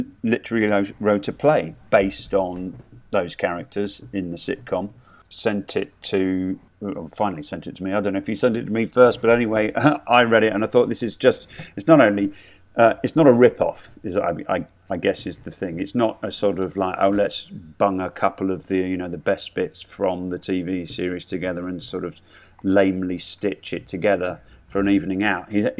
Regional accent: Birmingham, West Midlands, United Kingdom; also born or lived in Lincolnshire; I was born in Lincolnshire and then we moved back. So I sort of grew up my primary school years in the suburbs, actually, of Birmingham. So, but I've still got a lot of, from my mum's side, a lot of family around Birmingham, the city, and just outside it.

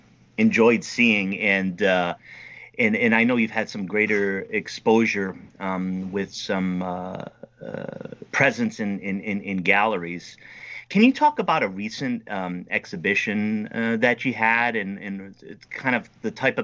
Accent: United States; I mean, so I'm an American over here, recently started painting and things like this

